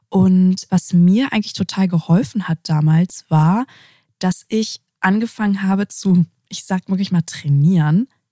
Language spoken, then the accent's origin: German; Lower Saxony, Germany; ich bin groß geworden in der Nähe von Walsrode.